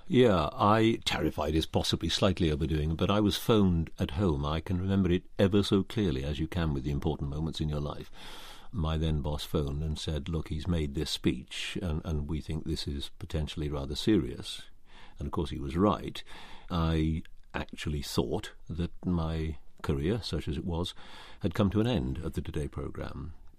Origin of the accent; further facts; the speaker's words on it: Cardiff, Wales, United Kingdom; Splott was a district of Cardiff, yeah. We were respectable poor.